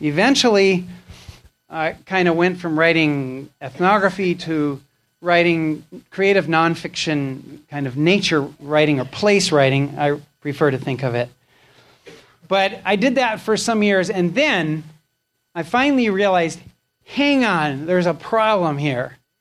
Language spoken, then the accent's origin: English; Midwest, United States; I'm Norwegian from the Midwest. There's nothing subtle, complex.